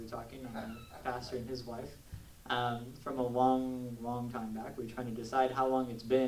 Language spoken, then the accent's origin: English; Crawfordsville, Indiana, United States; I'm from the Crawfordsville area, so kind of here, but not real far. I mean, not real close.